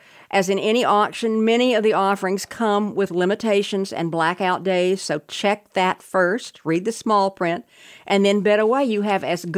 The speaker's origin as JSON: {"language": "English", "town": "Jacksonville", "region": "Florida", "country": "United States", "tie": "born or raised there", "said": "To spend some time in my hometown."}